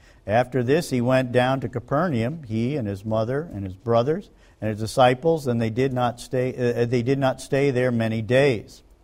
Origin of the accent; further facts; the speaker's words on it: Greenwich, Connecticut, United States; I grew up in Greenwich, Connecticut.